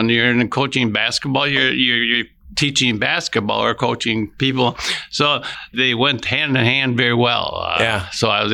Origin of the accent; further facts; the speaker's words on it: Wausau, Wisconsin, United States; No, I actually grew up in Wausau.